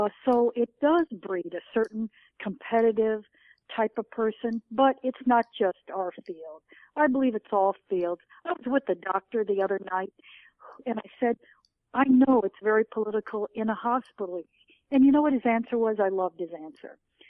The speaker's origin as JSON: {"language": "English", "region": "Illinois", "country": "United States", "tie": "born or raised there", "lives_now": "New York, United States", "said": "But I grew up in Illinois, so I appreciate it. But it's been great fun to be an East Coaster and a New Yorker for many years"}